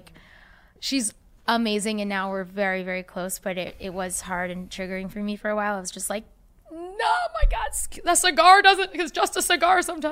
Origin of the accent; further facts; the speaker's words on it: Boston, Massachusetts, United States; Yeah, I'm from Boston.